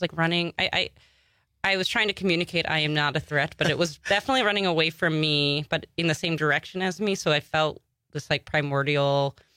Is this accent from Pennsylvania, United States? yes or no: no; Long Island, New York, United States; I'm from Long Island originally. Oh, nice. And then I moved very quickly away from Long Island to the city